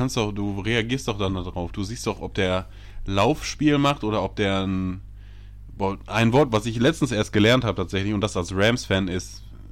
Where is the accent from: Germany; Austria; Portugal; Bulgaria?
Germany; ich bin aus Germany.